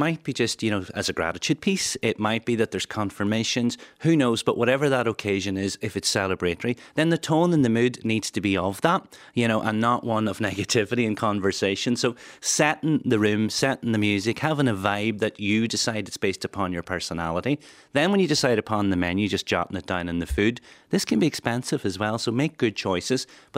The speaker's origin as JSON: {"language": "English", "country": "Ireland", "said": "And us as Irish, we need something in our hand to be comfortable."}